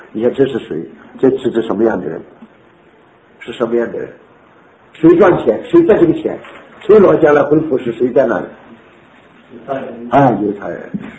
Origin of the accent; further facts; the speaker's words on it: China; 还有一个意思，我们中国人，中国人话